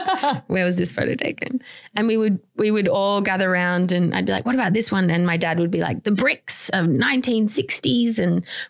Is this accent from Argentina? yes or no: no; Canberra, Australian Capital Territory, Australia; And growing up in Canberra, I never saw any pictures that resonated with me